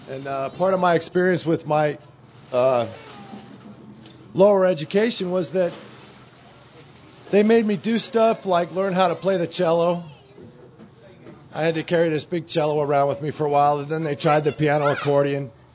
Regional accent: California, United States; I grew up out in California in L.A. County in the San Fernando Valley.

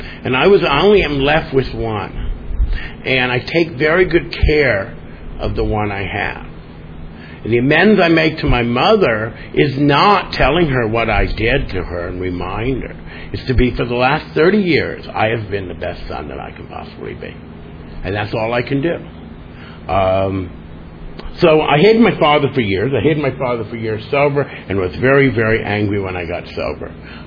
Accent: Beverly Hills, California, United States; I grew up in Beverly Hills, north of Sunset.

